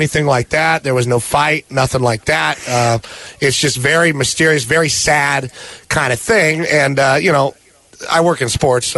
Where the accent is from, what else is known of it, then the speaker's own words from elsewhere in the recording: San Pedro, California, United States; from my hometown of San Pedro, played at San Pedro High School